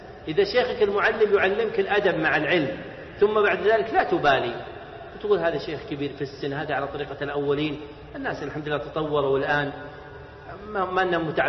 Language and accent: Arabic; Najd, Saudi Arabia; مرة أحدهم عندنا في نجد